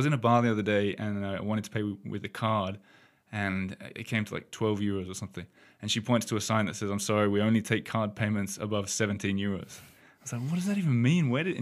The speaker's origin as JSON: {"language": "English", "country": "Australia", "said": "And going back to what I said about being an Australian who comes over here and tries to see everything"}